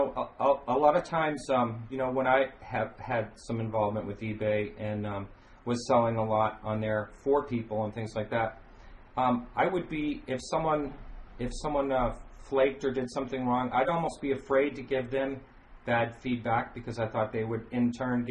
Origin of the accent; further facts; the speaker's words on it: New England, United States; for me, it's kind of tough growing up in New England and watching... auctions sometimes